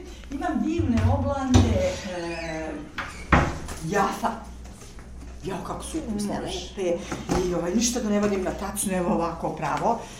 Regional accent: Prijepolje, Šumadija and Western Serbia, Serbia; Rođena sam u Prijepolju, odnosno u jednom selu kod Prijepolja koje se zove Brančići. Odrasla sam u porodici sa ocem, majkom i bakom i dva brata.

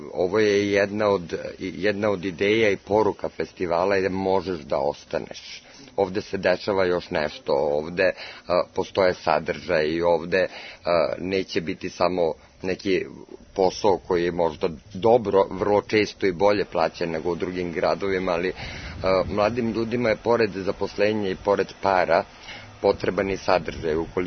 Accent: Belgrade, Serbia; moved away; ja sam se doselila iz Beograda

